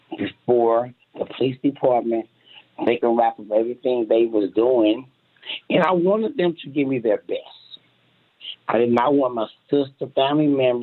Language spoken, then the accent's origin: English; Kansas City, Missouri, United States; As a mother, I've been born and raised in Kansas City. I never thought it would happen to me, but it did.